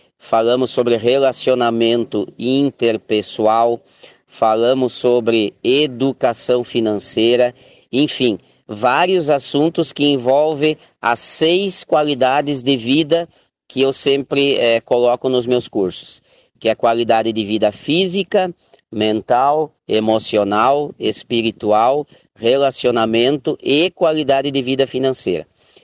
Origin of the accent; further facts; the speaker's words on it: Santa Rosa, Rio Grande do Sul, Brazil; eu sou natural de Santa Rosa, aqui do Rio Grande do Sul